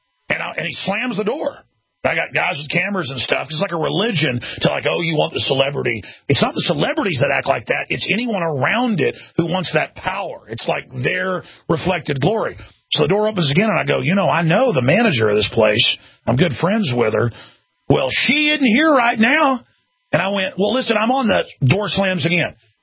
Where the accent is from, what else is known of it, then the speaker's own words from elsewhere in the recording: Dallas, Texas, United States; My mom would take me there because I'm from Dallas.